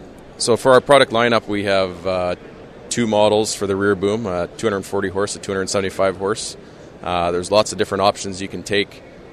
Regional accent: Western Canada, Canada; I'm from Western Canada, and we do a lot of wheat and canola and you know, shorter crops.

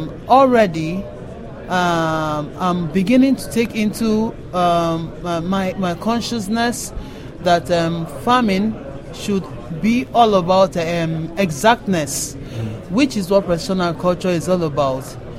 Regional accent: Imo, Nigeria; I'm from Nigeria, that's West Africa. I'm from Imo State, precisely.

